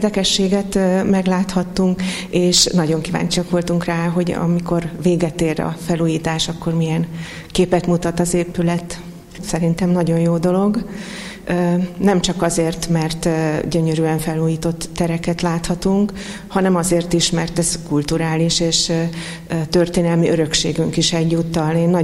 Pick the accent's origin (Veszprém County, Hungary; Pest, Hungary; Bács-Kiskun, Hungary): Veszprém County, Hungary; Veszprém; Veszprémiként, mióta elkezdődött a felújítás, azóta mi a családommal figyelemmel kísérjük